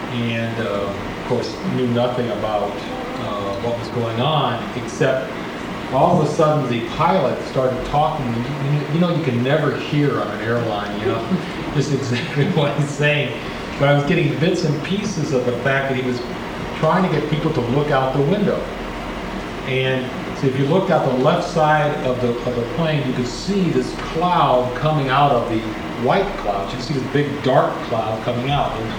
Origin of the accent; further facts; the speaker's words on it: Midwest, United States; Of course, you know, we're from the Midwest. We don't experience earthquakes or volcanic activity.